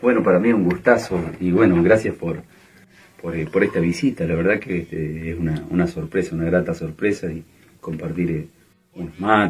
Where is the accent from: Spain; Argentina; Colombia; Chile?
Argentina; Las Cuevas, Entre Ríos; Yo nací en Las Cuevas, departamento Diamante, o sea, en Entre Ríos. Es una localidad chiquita de 1000 habitantes, más o menos, lugareños, pescadores, cazadores. Ahí nací, a la orilla del río. O sea, tengo una infancia bien de isla